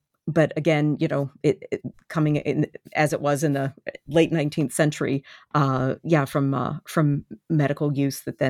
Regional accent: Baltimore, Maryland, United States; Yes, it is my hometown, and also I'm living in the suburbs of the city

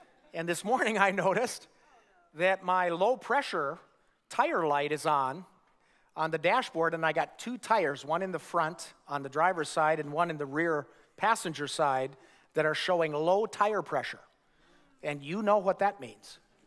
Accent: Minnesota, United States; I looked at the temperature in my hometown in northern Minnesota this morning. It was 3 degrees below zero.

